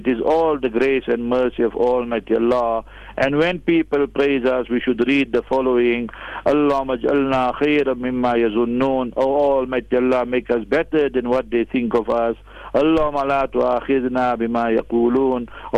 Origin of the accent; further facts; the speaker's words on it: Heidelberg, South Africa; You know, I grew up in Heidelberg in the African location. Our shop is still there. Our house is there.